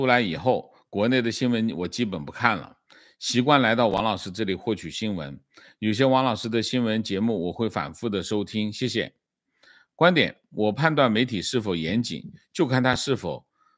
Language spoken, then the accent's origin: Chinese; China; now in United States; 基本上我们来自中国大陆